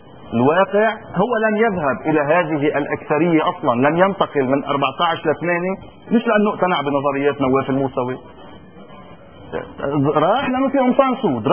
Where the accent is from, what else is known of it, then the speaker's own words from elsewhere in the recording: Lebanon; لما كل انت لبناني وانا لبناني